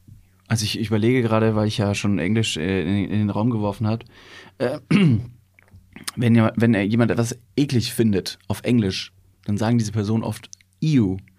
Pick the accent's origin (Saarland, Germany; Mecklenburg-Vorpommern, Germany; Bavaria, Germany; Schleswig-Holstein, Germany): Bavaria, Germany; Ich dachte, ich komme aus Bayern.